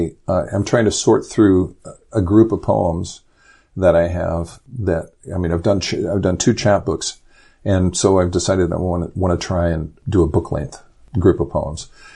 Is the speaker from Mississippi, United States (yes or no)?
no; Indiana, United States; In fact, I grew up in Indiana and didn't even realize commercial fishing was still a thing.